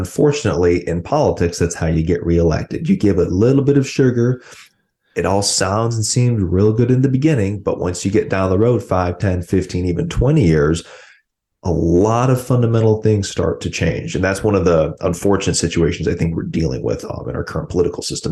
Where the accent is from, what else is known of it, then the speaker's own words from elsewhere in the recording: Wisconsin, United States; I grew up in Southeast Wisconsin, maybe 30, 45 minutes outside Milwaukee.